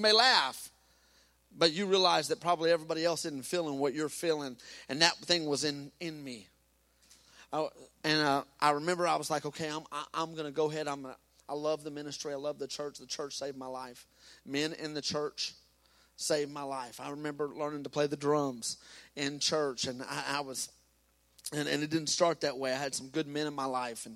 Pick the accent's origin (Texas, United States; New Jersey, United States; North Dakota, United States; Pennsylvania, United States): Texas, United States; Waco; I'm from Texas. I had roots in Texas.